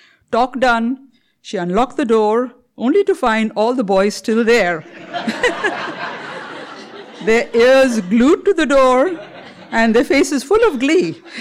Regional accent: India; first language Marathi; English is a second language; Most Indians are trilingual, that is, we speak three languages. I started off with my mother tongue, Marathi, and bits of the national language, Hindi.

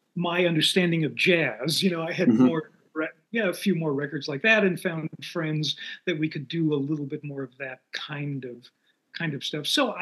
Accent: Sheboygan, Wisconsin, United States; Sheboygan, Wisconsin. A small enough town where in the 60s, you know, I played in rock bands, but also in polka bands.

